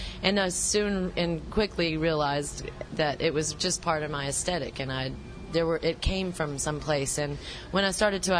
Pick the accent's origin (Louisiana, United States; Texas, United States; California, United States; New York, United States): Louisiana, United States; Well, I came from born and raised in Louisiana. I lived there and graduated from